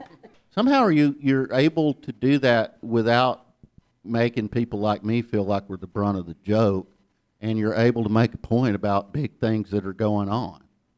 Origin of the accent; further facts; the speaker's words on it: Ellijay, Georgia, United States; also born or lived in New York City, United States; I grew up in Ella J, Georgia. Nobody's going to clap for Ella J. I mean, I have fond memories of the place now, but it took me a long time to recall them.